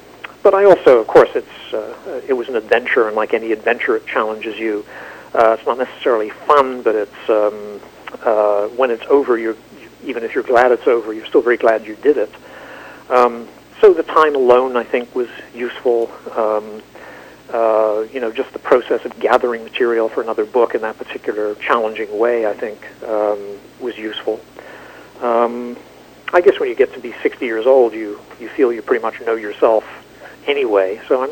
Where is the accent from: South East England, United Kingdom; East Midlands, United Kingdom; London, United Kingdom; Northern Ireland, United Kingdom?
Northern Ireland, United Kingdom; I come from Northern Ireland, where, you know, the border with the Republic of Ireland has been a very important thing for a long time.